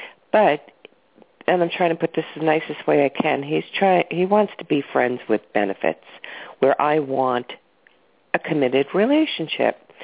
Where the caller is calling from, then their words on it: Massachusetts, United States; Massachusetts.